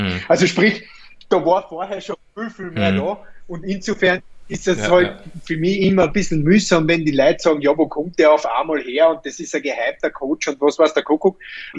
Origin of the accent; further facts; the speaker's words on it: Austria; bei uns in Österreich